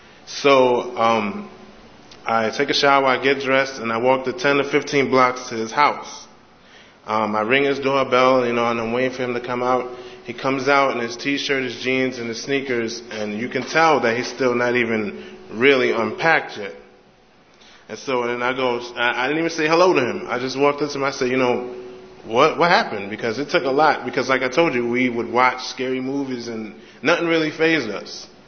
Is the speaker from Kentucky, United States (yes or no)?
no; New York, United States; I'm originally from Manhattan or Harlem, New York. Throughout my years of growing up, I've had some vivid memories of Halloween.